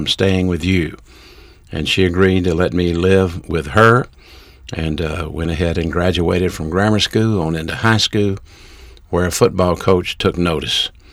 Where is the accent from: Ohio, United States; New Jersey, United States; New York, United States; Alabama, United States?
Alabama, United States; Birmingham; I'm from the city of Birmingham, Alabama. I grew up in Birmingham, Alabama, in a single-parent home.